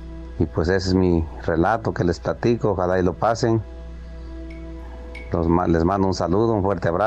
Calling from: Soyotla, Puebla, Mexico; desde aquí de la Sierra Norte de Puebla, para ser exactos, del municipio de Huitzilán de Cerdán. Mi comunidad aquí se llama Soyotla.

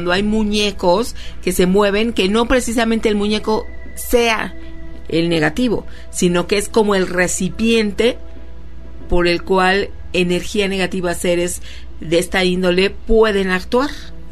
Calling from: Los Angeles, California, United States; de Los Ángeles, California.

